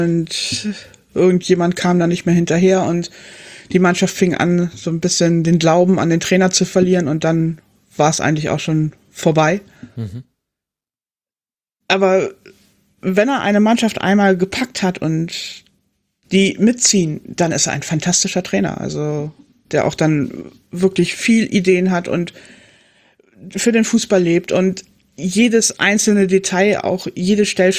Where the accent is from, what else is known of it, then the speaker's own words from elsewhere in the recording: Düsseldorf, North Rhine-Westphalia, Germany; Ich wäre als Düsseldorfer durchaus zufrieden und glücklich mit ihm.